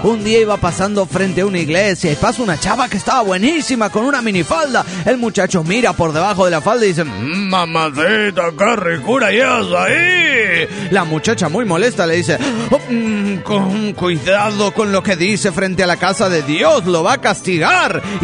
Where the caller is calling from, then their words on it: Olavarría, Buenos Aires Province, Argentina; de Olavarría, Buenos Aires, Argentina.